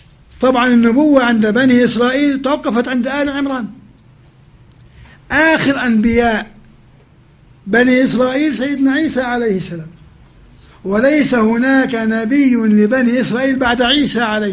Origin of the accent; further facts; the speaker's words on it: Jordan; اللي عندنا في الأردن في المعطس في الغور